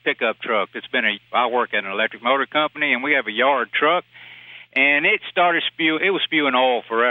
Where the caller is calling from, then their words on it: Bogalusa, Louisiana, United States; I'm in Bogalusa, Louisiana.